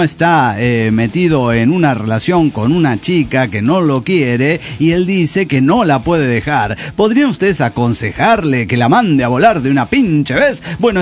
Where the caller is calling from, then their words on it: Mexico City, Mexico; del Distrito Federal.